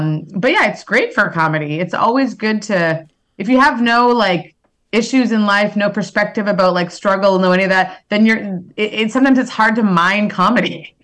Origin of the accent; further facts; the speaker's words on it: Winnipeg, Manitoba, Canada; existence where I'm mixed. So I never really felt like I belonged anywhere. You know, when I grew up in Winnipeg, Canada, I grew up in an area at the time that was like, there weren't a lot of Black kids. There weren't a lot of mixed kids.